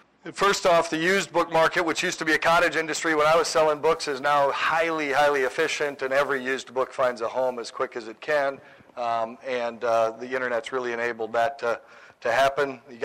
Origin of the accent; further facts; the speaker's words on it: Minnesota, United States; welcome to my home state. I'm a Minnesotan, so grew up about 50 miles south of here.